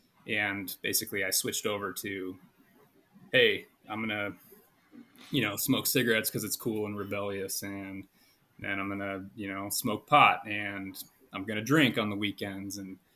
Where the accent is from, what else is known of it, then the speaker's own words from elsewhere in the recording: Omaha, Nebraska, United States; So yeah, I grew up in Omaha, parents were always divorced, you know, since I was a young kid.